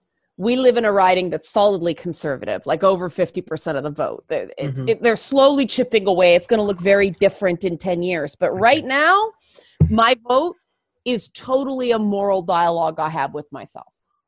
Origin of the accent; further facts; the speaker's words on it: Canada; because I'm Canadian and you're it's funny because residents can vote up here.